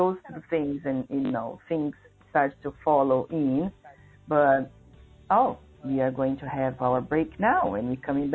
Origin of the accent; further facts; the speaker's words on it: Brazil; now in London, United Kingdom; I left Brazil. I'm from Brazil, and I left in 99 to London.